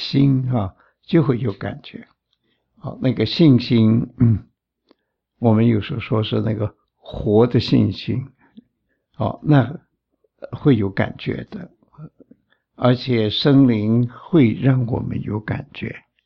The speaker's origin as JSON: {"language": "Chinese", "country": "China", "said": "一个不信耶稣的人呢，尤其我们中国人呢，他出了事情，他会说老天爷啊"}